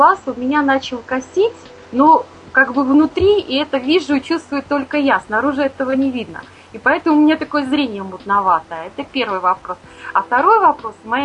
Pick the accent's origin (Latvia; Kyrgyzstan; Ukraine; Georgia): Latvia; Ventspils; я из Латвии, из города Венспилса.